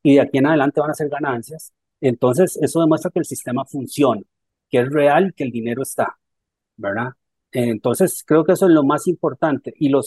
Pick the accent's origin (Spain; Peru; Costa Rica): Costa Rica; como costarricense, como trabajador